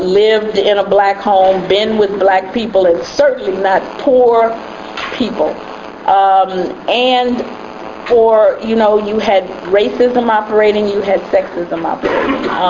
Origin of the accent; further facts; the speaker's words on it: the South, United States; Now, you know, because I'm from the South, I really didn't know about Malcolm